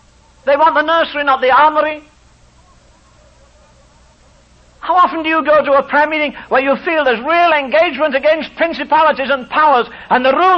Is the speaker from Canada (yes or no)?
no; England, United Kingdom; moved away; You see, I've got a feeling, not because I'm English, forget my tongue. I wouldn't have stayed here since 1950 if I didn't love the country.